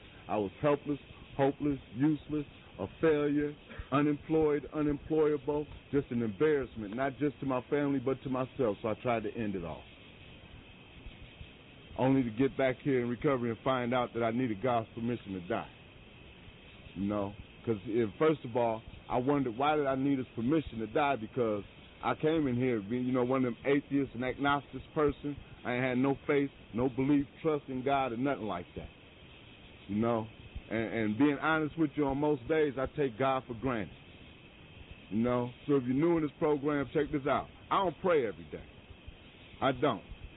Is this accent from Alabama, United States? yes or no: no; Buffalo, New York, United States; I'm from the Western New York area, Buffalo, New York, straight out of the Fruit Belt. I was born in the 50s, raised in the 60s, and I came out in the 70s.